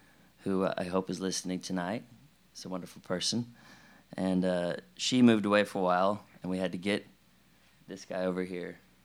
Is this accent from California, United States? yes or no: no; Texas, United States; now in Austin, United States; Well, my brother and I moved to Austin in 2011. We grew up outside of Houston and had been in different places before that, but ended up there.